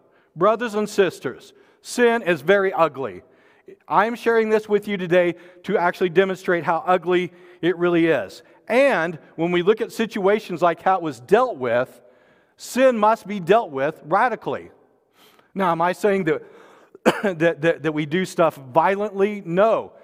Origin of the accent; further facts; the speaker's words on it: Arkansas, United States; And honestly, I'm from Arkansas originally